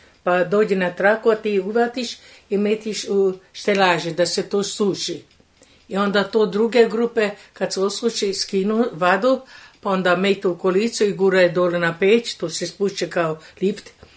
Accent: Kikinda, Vojvodina, Serbia; U Kikindu. E, išla sam u školu osnovnu u Feškvaru Kikindu, dva osnovna razreda.

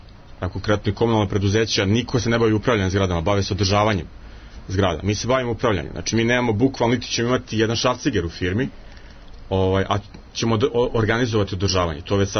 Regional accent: Belgrade, Serbia; pa ja sam iz Beograda

